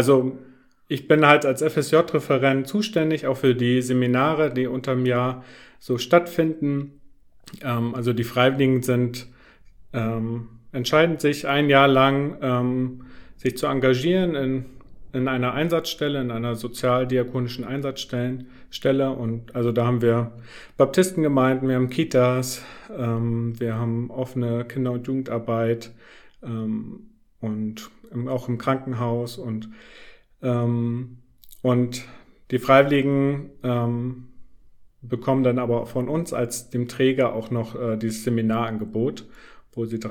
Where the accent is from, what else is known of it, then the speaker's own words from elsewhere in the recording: Rostock, Mecklenburg-Vorpommern, Germany; Und ursprünglich komme ich aus Rostock, bin da groß geworden, zur Schule gegangen, habe da Zivi gemacht, hab da auch angefangen zu studieren